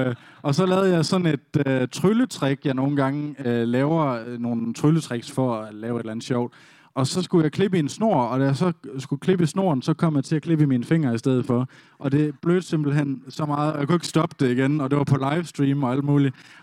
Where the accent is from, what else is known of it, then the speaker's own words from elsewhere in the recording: West Jutland, Denmark; accent: West Jutlandic; now in Aarhus, Denmark; og flyttede dertil fra Vestjylland for 9 år siden, eller Festjylland, som vi også kalder det. Så jeg har stadigvæk min dialekt fra Vestjylland, så uanset om jeg taler dansk, engelsk eller arabisk, så er det på vestjysk